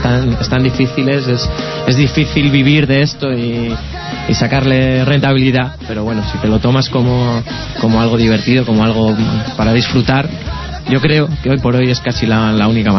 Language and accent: Spanish; Parla, Community of Madrid, Spain; En un origen sí, éramos todos de Parla